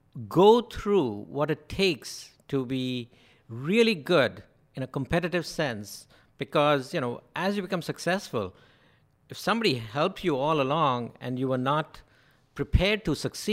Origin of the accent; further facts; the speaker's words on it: India; moved away as an adult; now in United States; We came from India here because India was very socialistic when we left India 30 years ago, 40 years ago.